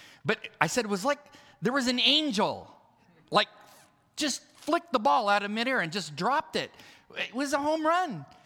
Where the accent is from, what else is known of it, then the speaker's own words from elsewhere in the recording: California, United States; I'm from California, so my dad was a major Dodger fanatic.